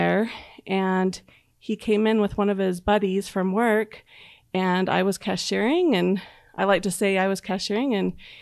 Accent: Bountiful, Utah, United States; I was born in Bountiful and pretty much grew up about 5 miles away from my where I was born. I never lived outside of Davis County.

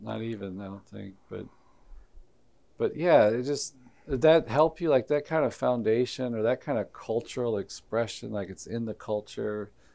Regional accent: Alabama, United States; because, you know, I grew up in North Alabama, and so I just felt like Catholicism was just another denomination.

